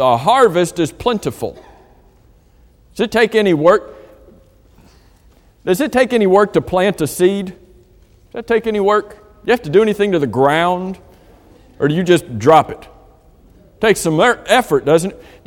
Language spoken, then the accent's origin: English; Florida, United States; We don't have vineyards down here. I grew up in South Florida. I didn't have a clue what a vineyard was.